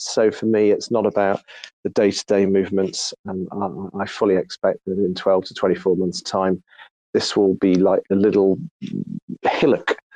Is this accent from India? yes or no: no; United Kingdom; So what I do is I pound cost average, being a Brit, or dollar cost average in the broader sense.